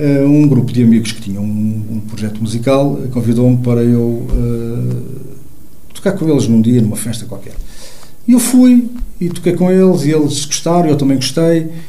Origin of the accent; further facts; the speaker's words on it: Mozambique; born there; Eu sou africano, de nascença. Eu nasci em Moçambique.